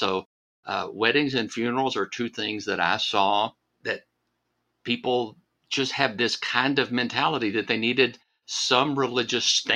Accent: Alabama, United States; Just because I grew up in Alabama, where English is our second language, there's no reason to slam.

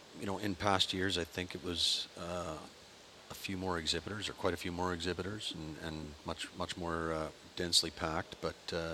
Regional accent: Saskatchewan, Canada; so I'm from Canada, and I was born in a province of Saskatchewan on a dirt farm. We were 20 miles from the nearest town.

